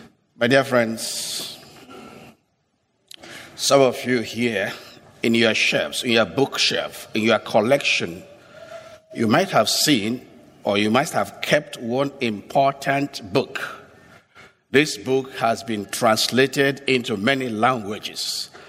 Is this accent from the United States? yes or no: no; Nigeria; English is a second language; I'm originally from Nigeria. So when I will go home, sometime I went home to wed somebody